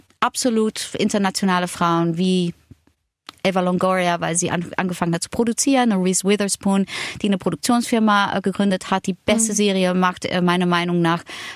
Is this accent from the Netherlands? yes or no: yes; Netherlands; German is a second language; Und ich erfahre jetzt auch als Holländerin, wie es auch dann ist, jetzt ein Privatleben in den Niederlanden zu haben, mit meinem Kind dort, mit meinem Partner dort.